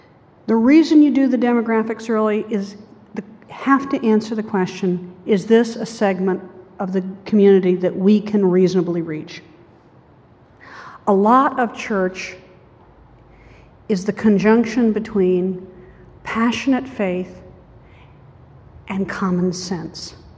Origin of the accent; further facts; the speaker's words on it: Virginia, United States; I was raised in Virginia. We have churches in Virginia that have been open for business since 1690 and a little before.